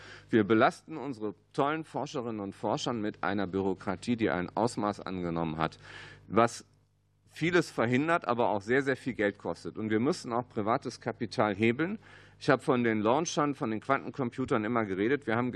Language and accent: German; Düsseldorf, North Rhine-Westphalia, Germany; ich bin Rheinländer, ich komme aus Düsseldorf, wir haben viele Rheinbrücken